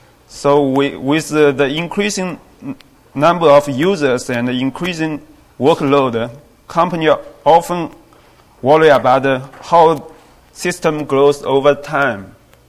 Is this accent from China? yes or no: yes; China; I'm from China.